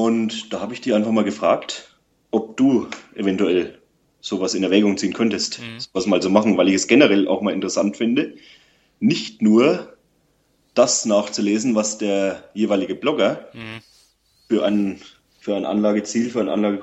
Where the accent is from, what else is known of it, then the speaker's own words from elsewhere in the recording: Bavaria, Germany; Ich komme aus Unterfranken.